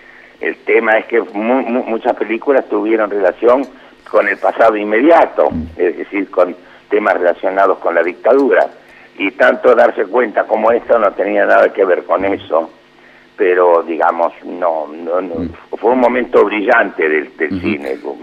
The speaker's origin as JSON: {"language": "Spanish", "country": "Argentina", "said": "nosotros nos reímos porque somos así, los argentinos"}